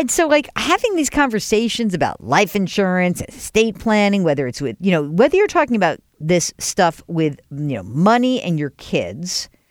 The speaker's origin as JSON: {"language": "English", "region": "New York", "country": "United States", "tie": "born or raised there", "said": "when I was growing up outside of New York, we used to leave our door wide open."}